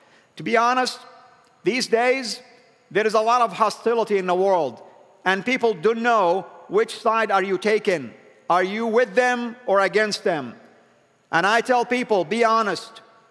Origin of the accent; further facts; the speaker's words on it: Saudi Arabia; And yet, people also thought, because I am from Saudi, that I own an oil field.